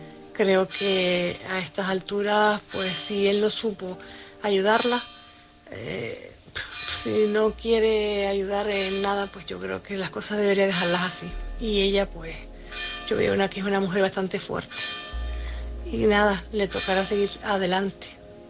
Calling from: Canary Islands, Spain; de Tenerife.

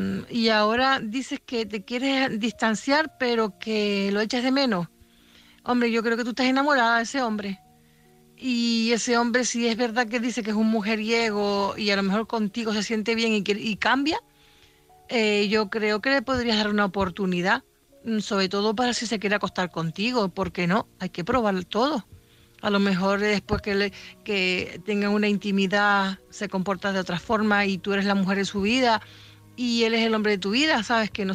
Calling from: Canary Islands, Spain; de Tenerife.

